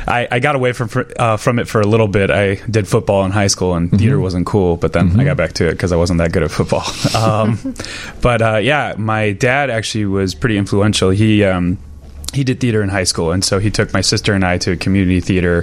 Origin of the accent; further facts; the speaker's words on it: Virginia, United States; now in New York City, United States; Mostly in Virginia, just south of D.C. My dad was in the military. And so he worked at the Pentagon, but so I've lived a lot of places. But now I hail in New York City.